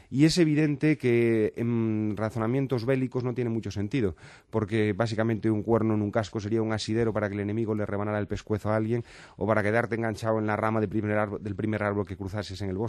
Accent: Galicia, Spain; Además, siendo gallego, que es tierra de nabos

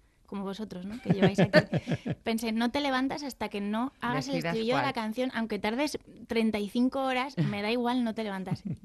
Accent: France; crecí en Francia y lo hablo igual que español.

